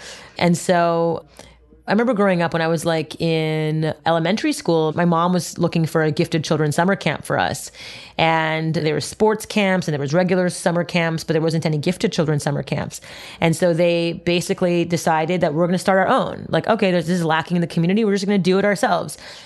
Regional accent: Montreal, Quebec, Canada; My mother's from Japan and my dad's from India. And I grew up in Montreal, Canada.

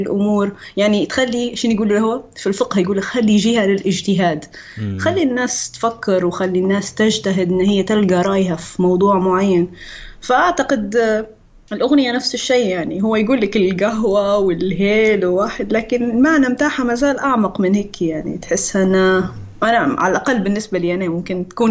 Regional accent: Libya; Arabic is a second language; also born or lived in Philippines; فتربيت وعشت طفولتي في الفلبين، بين الفلبين وليبيا، روحت ليبيا في 90، فما كنتش نتكلم عربي ابدا. تعلمت اللغه العربيه في صف اول، وبعدين استقرينا في ليبيا وقعدنا في ليبيا.

